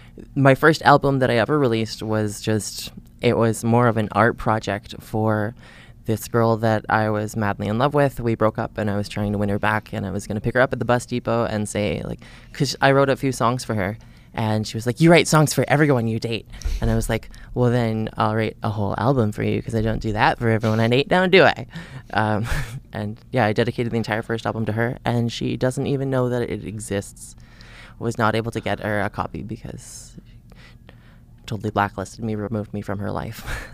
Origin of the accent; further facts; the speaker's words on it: St. Anne, Manitoba, Canada; Like I said, I come from St. Anne in Manitoba. I grew up out there. I moved to the city for university.